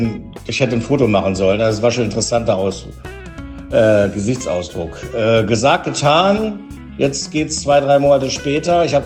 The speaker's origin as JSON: {"language": "German", "town": "Rinteln", "region": "Lower Saxony", "country": "Germany", "tie": "born or raised there", "said": "ich bin Luftlinie 300 Meter von Stadt Kassel in Rinteln an der Weser aufgewachsen. Da ist mein Elternhaus"}